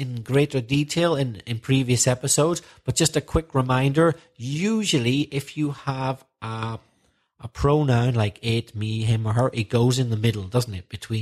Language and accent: English; Belfast, Northern Ireland, United Kingdom; And I was brought up in Belfast, in Northern Ireland. So we were brought up there.